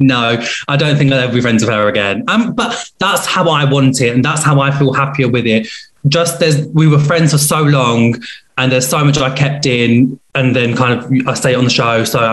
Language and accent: English; Pakistan; I'm also Pakistani and my parents don't agree with what I do.